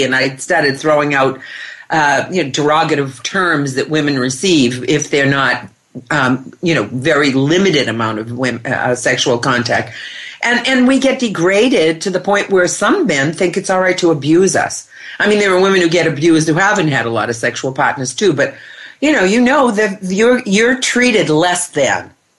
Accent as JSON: {"language": "English", "town": "Boston", "region": "Massachusetts", "country": "United States", "said": "He's from Boston. I'm from Boston."}